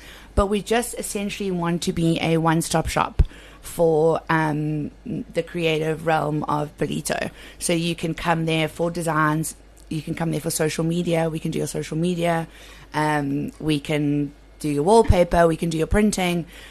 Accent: Durban, KwaZulu-Natal, South Africa; moved away as an adult; also born or lived in Cape Town, South Africa / Dubai, United Arab Emirates; From Durban originally, but then moved to Cape Town for 7 years, Dubai for another 7, been back in Bolito for 3.

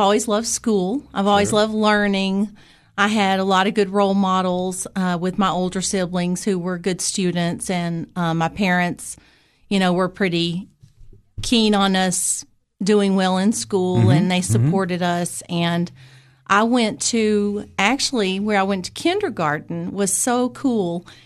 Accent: Cookeville, Tennessee, United States; born there; I was born right here in Cookeville, Tennessee, okay, at the old Cookeville General Hospital.

